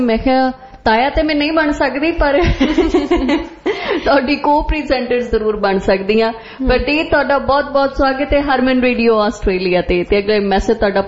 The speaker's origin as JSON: {"language": "Punjabi", "region": "Punjab", "country": "India", "said": "ਮੈਂ ਖੁਦ ਮਾਲਵੇ ਤੋਂ ਆ।"}